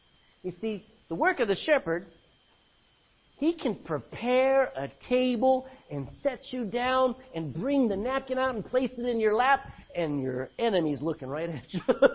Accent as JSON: {"language": "English", "region": "Texas", "country": "United States", "said": "See, we're from Texas, okay? So we talk that way."}